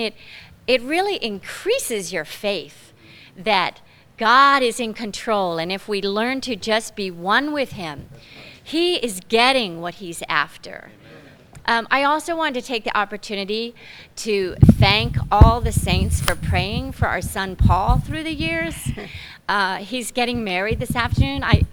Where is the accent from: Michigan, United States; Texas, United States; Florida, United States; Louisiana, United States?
Florida, United States; You know, I grew up in South Florida, so before the storm, there was a special wind, but it was always warm.